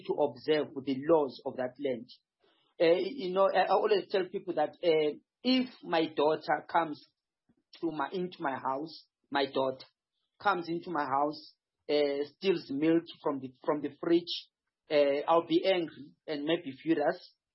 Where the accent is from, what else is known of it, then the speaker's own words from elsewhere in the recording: South Africa; We are not working as South African, but now there comes a Zimbabwean every day is carrying plastic bags full of groceries, and you are struggling to get a job.